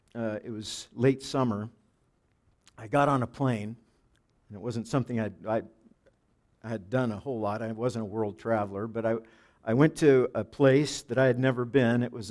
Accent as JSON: {"language": "English", "region": "Oregon", "country": "United States", "said": "I was born in Oregon. I love Oregon. I hope I die in Oregon. I'm just an Oregonian in every way."}